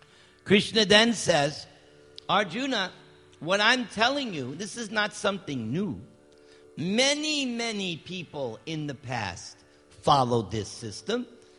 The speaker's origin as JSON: {"language": "English", "country": "United States", "said": "I explained to the students, I'm American. I'm no different than you. I come from the same kind of family that you do."}